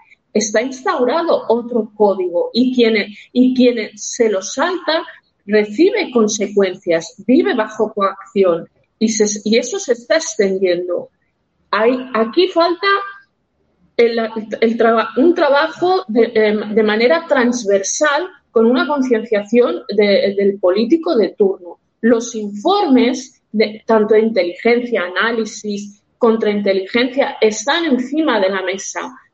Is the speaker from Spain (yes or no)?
yes; Spain